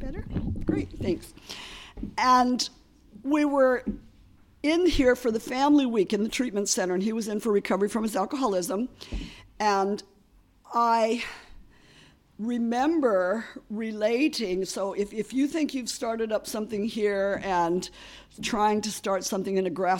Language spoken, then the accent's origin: English; California, United States; I'm from California, you know, we say we're the muesli, we're the granola capital of the world, the muesli capital of the world, the fruits, nuts, and flakes, we're all there, and so that's where I grew up and came from